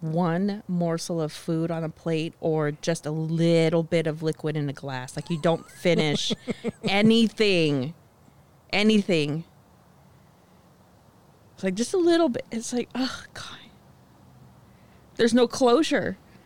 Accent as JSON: {"language": "English", "town": "Los Angeles", "region": "California", "country": "United States", "tie": "born or raised there", "said": "I didn't particularly have good memories of growing up in Los Angeles because we lived in fucking shit neighborhoods and really dangerous neighborhoods."}